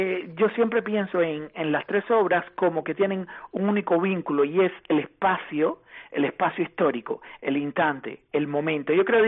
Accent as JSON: {"language": "Spanish", "country": "Cuba", "moved": "yes", "said": "muchas veces salimos de Cuba pensando en que de alguna manera nos desestructuraron, y a resultas de ello tenemos un país muy dividido"}